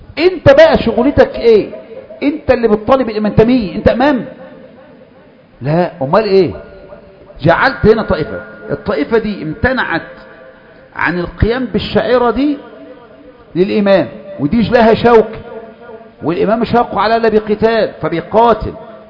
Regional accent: Egypt; ما احنا مصريين زي بعض.

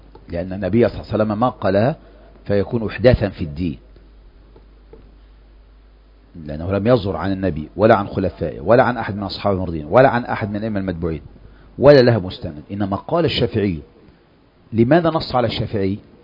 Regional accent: Egypt; فعندنا في مصر يقول مصلي: نويت صلاة الظهر 4 ركعات حاضرا متوجها للقبلة

